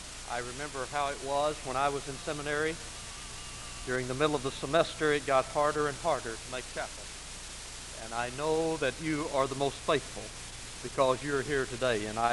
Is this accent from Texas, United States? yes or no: yes; Texas, United States; I come from Texas. And as all Texans, I was involved in football growing up.